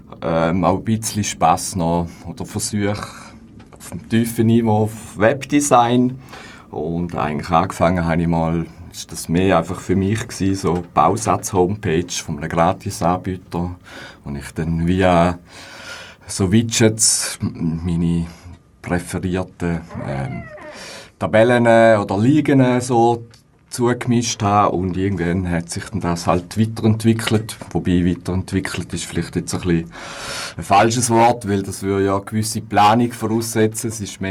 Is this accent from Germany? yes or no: no; St. Gallen, Switzerland; now in Bern, Switzerland; bin in St. Gallen, wo in Bern gestrandet ist.